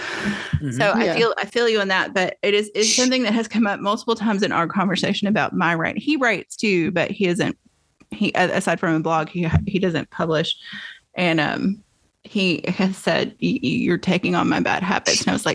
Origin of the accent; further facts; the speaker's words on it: United States; I mean, I grew up in the States.